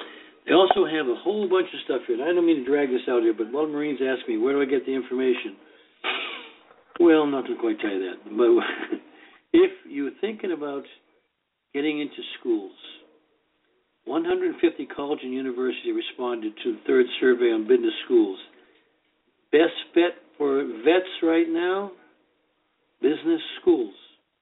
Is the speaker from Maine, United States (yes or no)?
no; Boston, Massachusetts, United States; Now, you know, everybody knows I'm from Boston, so where's the blankety-blank thing for Massachusetts?